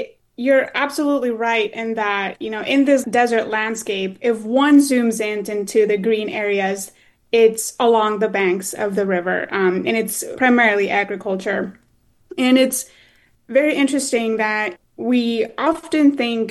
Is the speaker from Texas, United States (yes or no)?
yes; San Elizario, Texas, United States; I grew up in El Paso, Texas, in a small city in the lower valley called San Elizario